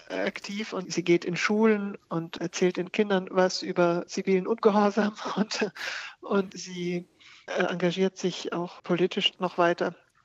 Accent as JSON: {"language": "German", "country": "Germany", "tie": "born or raised there", "lives_now": "France"}